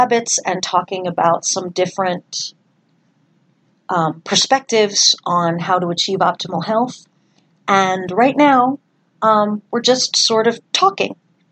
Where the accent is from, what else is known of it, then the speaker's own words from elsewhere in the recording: New York, United States; I'm from New York too. I grew up in New York.